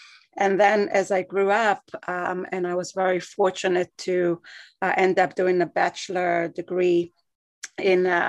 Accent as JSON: {"language": "English", "country": "Israel", "tie": "born or raised there", "said": "So I am originally from Israel. I grew up there. I lived there for quite a long time."}